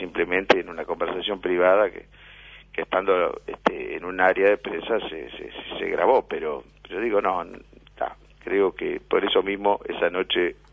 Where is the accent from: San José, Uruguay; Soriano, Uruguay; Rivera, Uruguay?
Rivera, Uruguay; yo espero siempre los resultados con mi gente, mi pueblo, Rivera, que no queda la vuelta a la esquina.